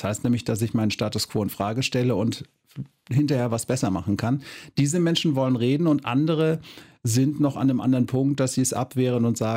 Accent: Cologne, North Rhine-Westphalia, Germany; wenn man so aussieht wie ich, kann man nicht verleugnen, wo man herkommt. Ich komme aus Köln.

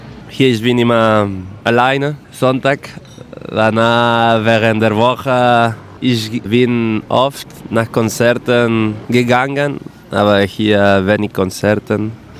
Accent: Spain; German is a second language; now in Germany; wenn ich sage, ich komme aus Spanien

